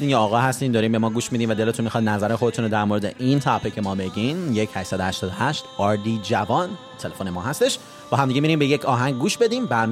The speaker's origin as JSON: {"language": "Persian", "country": "Iran", "said": "ما ایرانی هستیم"}